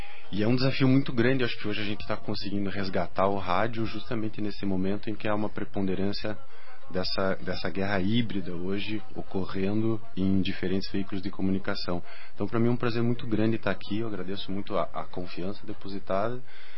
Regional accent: Curitiba, Paraná, Brazil; eu sou aqui de Curitiba.

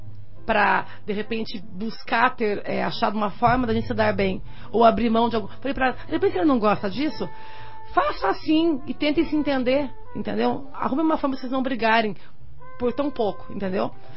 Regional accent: Curitiba, Paraná, Brazil; Eu falei: não, sou de Curitiba.

